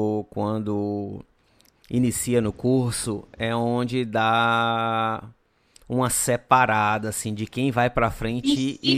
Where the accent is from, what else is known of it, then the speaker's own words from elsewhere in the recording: Recife, Pernambuco, Brazil; also born or lived in Espírito Santo; now in Fortaleza, Brazil; me mudei várias vezes, saí de Recife, vim para Fortaleza, fui para o Espírito Santo, depois voltei para Fortaleza, e foi aqui onde eu me formei